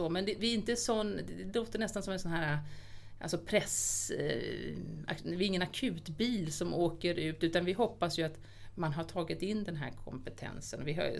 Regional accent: Lidingö, Stockholm County, Sweden; när jag var liten, alltså uppvuxen på Lidingö. Med föräldrar som har jobbat inom sjukvården och AGA.

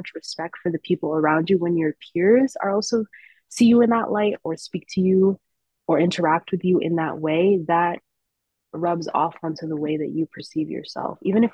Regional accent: California, United States; like growing up in Orange County around so many non-Muslims, I was the only hijabi at my high school.

